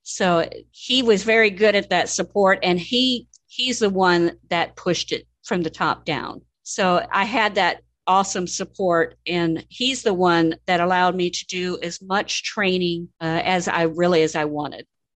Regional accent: Mansfield, Ohio, United States; Yes. Born and raised in Mansfield.

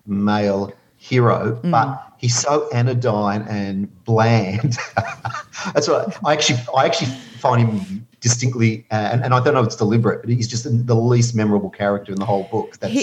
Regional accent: Australia; I'm Australian Jew living in Australia.

